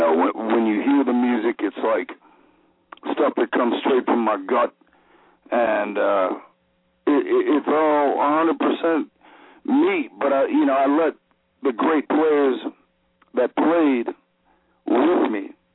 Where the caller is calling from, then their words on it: Louisiana, United States; I'm out here in about an hour out of New Orleans, Louisiana.